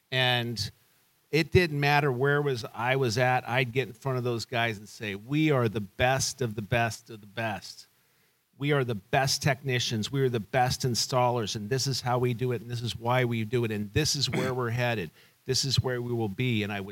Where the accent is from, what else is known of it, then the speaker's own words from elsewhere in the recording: Las Vegas, Nevada, United States; I live in Las Vegas. I'm born and raised in Las Vegas